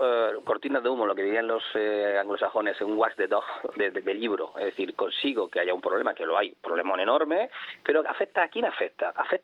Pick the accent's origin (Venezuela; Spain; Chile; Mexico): Spain; Canary Islands; nuestra adorada tierra canaria está por encima de todo. Esperemos que siga siendo Canarias